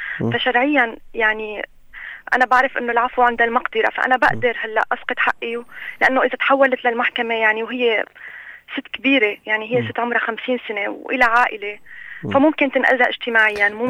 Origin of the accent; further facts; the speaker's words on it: Aleppo, Aleppo Governorate, Syria